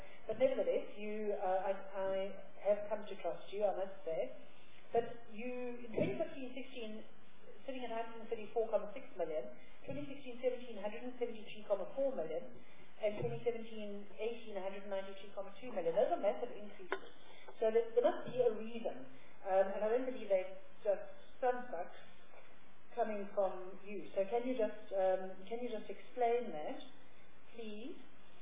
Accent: Eastern Cape, South Africa; I'm from the Eastern Cape

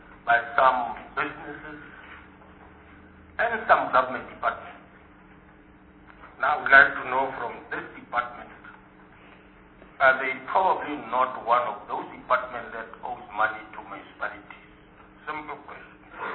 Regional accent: Northern Cape, South Africa; I am from the Northern Cape. There we do not only suffer from the mine dumps, but we suffer also from big open holes right in the middle of the city

